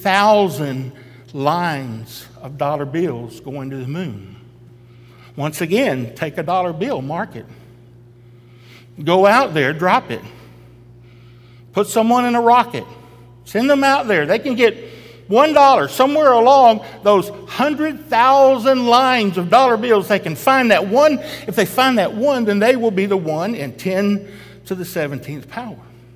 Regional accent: Texas, United States; Even though I was born in Texas, raised in Texas, and preached most of my life in Texas. I love Texas.

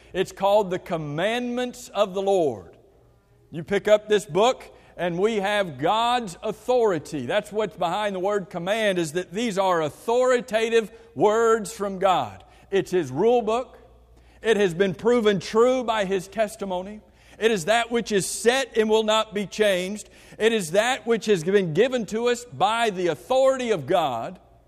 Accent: West Palm Beach, Florida, United States; I have never in my life walked out on a frozen lake. I was raised in West Palm Beach, so I'm not really sure why I've never walked out on a frozen lake.

